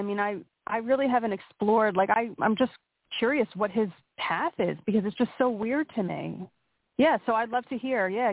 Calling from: Pennsylvania, United States; Hi, this is … from Pennsylvania.

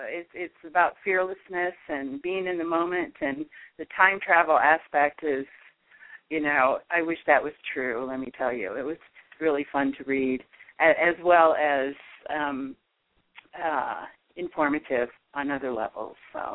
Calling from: Wyoming, United States; I'm calling from Wyoming, and I thought if nobody else wants to talk, I will.

